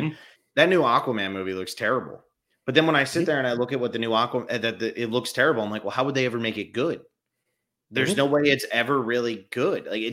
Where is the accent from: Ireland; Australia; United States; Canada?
United States; New Jersey; And where I grew up in New Jersey, we had Six Flags Great Adventure.